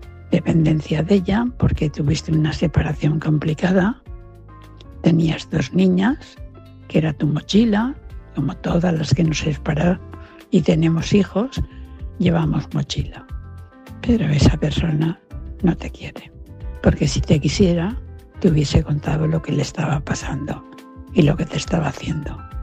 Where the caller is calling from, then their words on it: Valencia, Valencian Community, Spain; de Valencia.